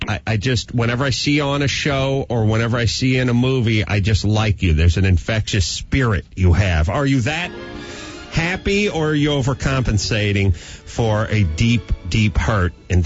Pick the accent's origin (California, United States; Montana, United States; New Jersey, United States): California, United States; North Hollywood; I'm from North Hollywood.